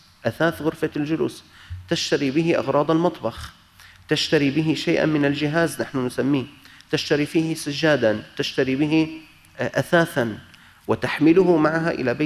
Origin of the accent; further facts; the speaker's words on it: Syria; متوسط سن الزواج عندنا في سوريا 25.6